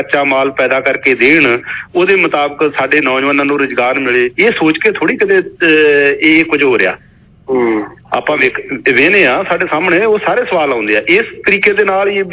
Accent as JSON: {"language": "Punjabi", "region": "Punjab", "country": "India", "said": "ਹੁਣ ਮੇਰੇ ਇਲਾਕੇ ਦੀ ਮੈਂ ਗੱਲ ਦੱਸਦਾ ਵੀ ਮੇਰੇ ਇਲਾਕੇ ਦੇ ਵਿੱਚ ਸਾਡੇ ਮੰਡ ਏਰੀਆ ਪੈਂਦਾ ਨਾਲ ਬਿਆਸ ਦਰਿਆ ਦੇ ਕੰਢੇ ਦੇ ਉੱਤੇ"}